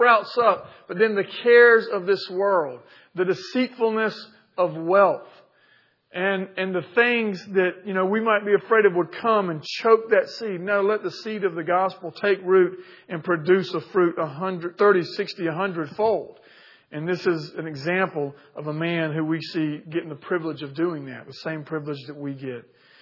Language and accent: English; Milledgeville, Georgia, United States; And I used to read passages like this in my hometown of Milledgeville